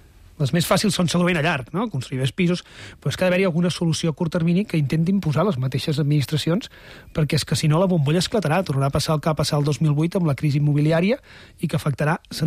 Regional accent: Figueres, Catalonia, Spain; now in Barcelona, Spain; Els que visc a Barcelona, però els que som de fora, és a dir, jo soc de Figueres, per exemple, no?

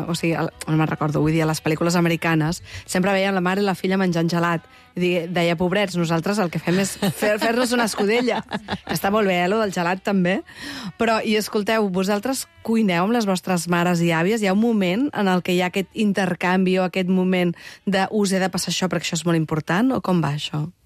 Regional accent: Tarragona, Catalonia, Spain; Què t'he de dir, que jo soc de Tarragona?

